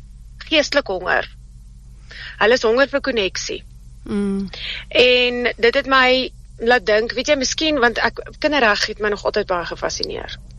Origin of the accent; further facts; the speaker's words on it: Koffiefontein, Free State, South Africa; Ja, ek is. Ek is terug in my geboortedorp. Ek het hier in Koffiefontein se wêreld groot geword vir die eerste paar jaar van my lewe, so ek is eintlik maar ook 'n Vrystaatse nooi.